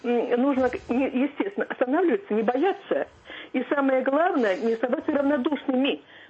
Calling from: Saint Petersburg, Russia; Я из Санкт-Петербурга

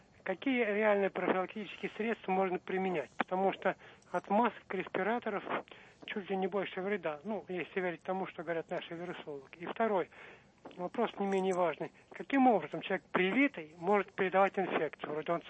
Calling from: Moscow, Russia

